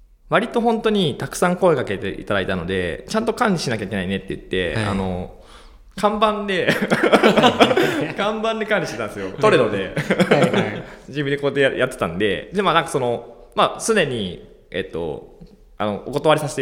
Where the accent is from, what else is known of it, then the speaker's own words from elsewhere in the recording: Aichi, Japan; 僕はあの、もともと愛知県出身なんで